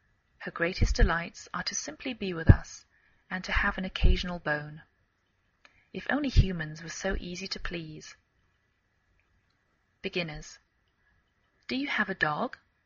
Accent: England, United Kingdom; now in United States

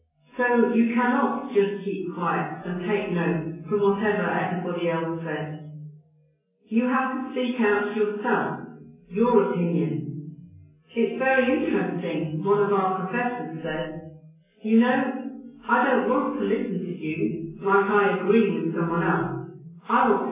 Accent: China; moved away as an adult; now in United States; I came from China, and even in college, all we have to do in the club is to be a good listener.

